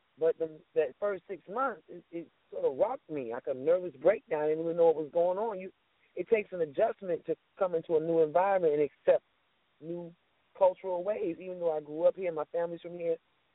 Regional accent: Brooklyn, New York, United States; I'm from Brooklyn originally, and grew up around a lot of Nigerians, a lot of Haitians, a lot of Caribbean people, a lot of African people.

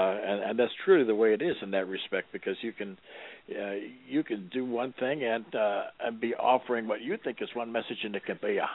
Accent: Detroit, Michigan, United States; I'm from Detroit originally

